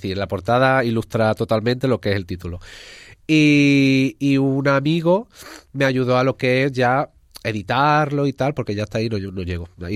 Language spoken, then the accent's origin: Spanish; Seville, Andalusia, Spain; moved away as an adult; also born or lived in Huelva; yo nací en Sevilla, me crié en Sevilla, bueno, entre Sevilla y Huelva me crié, y me vine con 23 años, sí, aquí. Hace ya bastante.